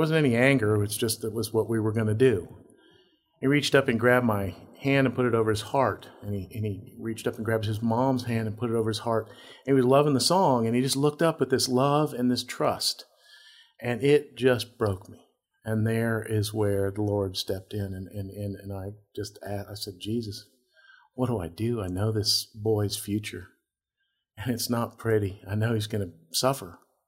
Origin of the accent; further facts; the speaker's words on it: Montana, United States; I'm from Montana, and I went to Montana for a reason back in 99.